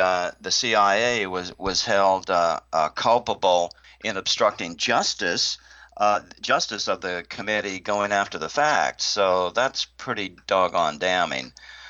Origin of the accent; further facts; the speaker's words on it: Washington, United States; but growing up in Washington, you couldn't help it.